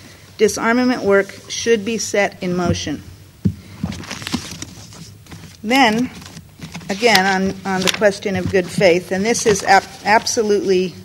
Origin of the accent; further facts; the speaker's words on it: United States; because I have limited time, because I'm an American, and because I believe that it is the most egregious violator.